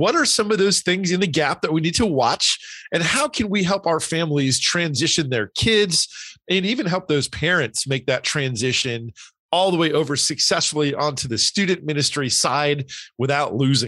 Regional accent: New Jersey, United States; I grew up in New Jersey. So that's kind of my home part of the country.

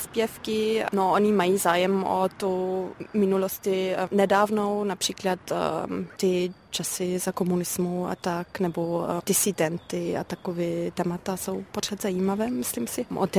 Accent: Bavaria, Germany; Czech is a second language; now in Czech Republic; jsem vyrostla na hranici v Bavorském lese

